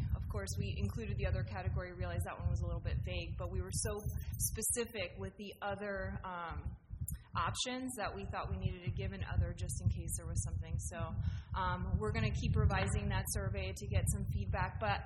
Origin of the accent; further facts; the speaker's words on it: Miami, Florida, United States; now in DeLand, United States; I grew up in Miami, Florida, came here to Stetson, thought I was going to move back, and just loved my experience at Deland Middle, that I just stayed, and here I am now.